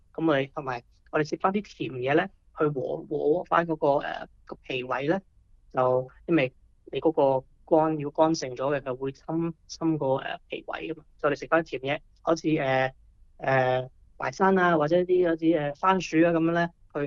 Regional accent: Guangdong, China; 我哋廣東人都應該會經常食綠豆糖水啊

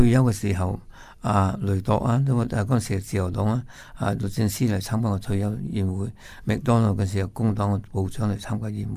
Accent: Australia; 每件事看这个议案对我哋澳洲人民对新州人民对中国人民有咩关系而决定咯？

